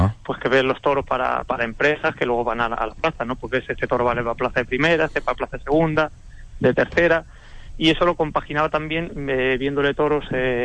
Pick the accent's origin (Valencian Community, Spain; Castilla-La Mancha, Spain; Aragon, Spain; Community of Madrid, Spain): Castilla-La Mancha, Spain; Alcázar de San Juan; now in Ciudad Real, Spain; yo soy de Alcázar de San Juan, ¿no? Para lo que pasa es que vivo en Ciudad Real, pero vamos, soy de Alcázar, ¿no? Nací allí